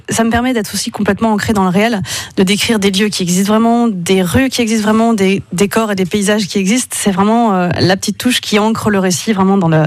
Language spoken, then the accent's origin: French; Metz, Grand Est, France; also born or lived in Paris / Nancy / Verdun / Montpellier; Je suis née à Paris, j'ai vécu mon enfance à Metz.